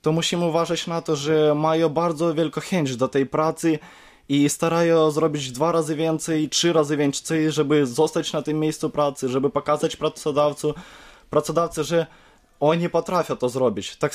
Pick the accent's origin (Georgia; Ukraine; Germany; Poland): Ukraine; Polish is a second language; Przecież nie jestem Polakiem i dotychczas uczę języka polskiego. Jestem Ukraińcem